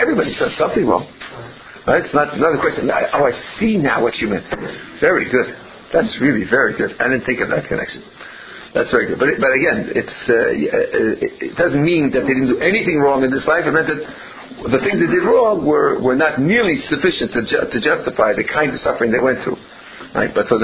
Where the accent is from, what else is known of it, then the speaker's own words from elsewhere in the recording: South Africa; I come from South Africa, and in South Africa everybody knows what Shabbos is.